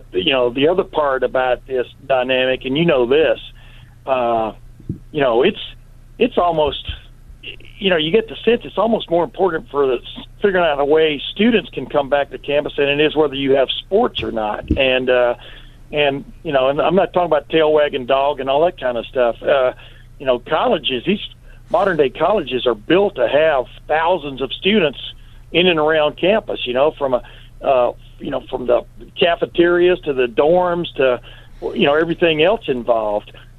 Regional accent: Alabama, United States; born there; like I've always been since I was born in Alabama

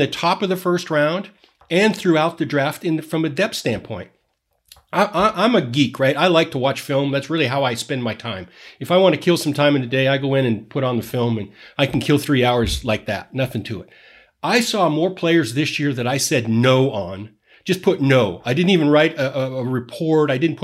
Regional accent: Idaho, United States; I'm from Idaho, so I don't know if that's a word.

